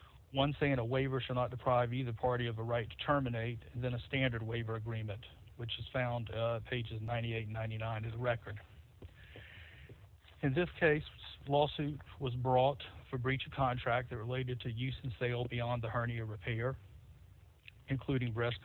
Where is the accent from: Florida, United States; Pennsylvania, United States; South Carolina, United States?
South Carolina, United States; Growing up in South Carolina, they teach us pigs get fat and hogs get slaughtered.